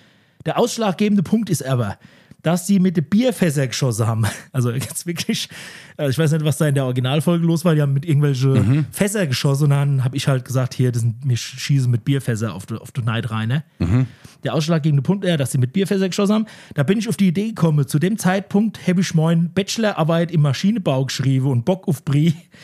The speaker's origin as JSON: {"language": "German", "town": "Lützelbach", "region": "Hesse", "country": "Germany", "said": "Breuberg so, ist halt so 5 Kilometer von Lützelbach weg, wo ich herkomme."}